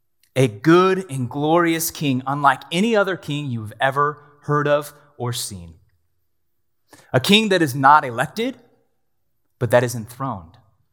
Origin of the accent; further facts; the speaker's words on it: United States; all my differences to the average onlooker make it obvious that I'm an American, right? My passport says it, my appearance says it, my demeanor says it